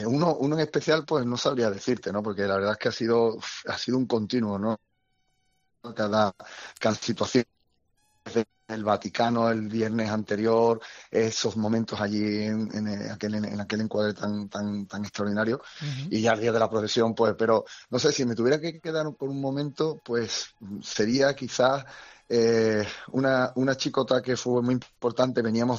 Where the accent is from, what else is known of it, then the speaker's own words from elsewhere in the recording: Seville, Andalusia, Spain; Después de Sevilla, los sevillanos somos muy sevillanos.